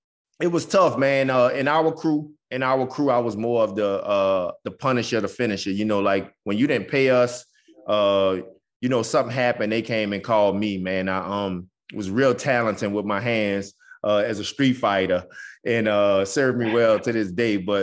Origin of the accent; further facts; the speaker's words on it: New Orleans, Louisiana, United States; So I grew up in New Orleans, Louisiana, Uptown, Holly Grove.